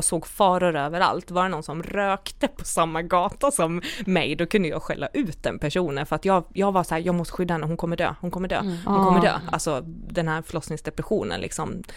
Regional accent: Dalarna County, Sweden; Jag kom ju från Dalarna, jag lyftade till Uppsala, jag lyftade till Hultsfred, jag lyftade till Stockholm, alltså jag var överallt.

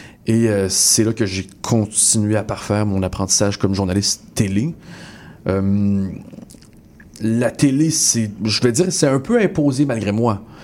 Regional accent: Montreal, Quebec, Canada; J'ai grandi à Montréal-Nord, mm-hmm. Né d'un père irakien, né d'une mère libanaise. J'ai fait l'école publique.

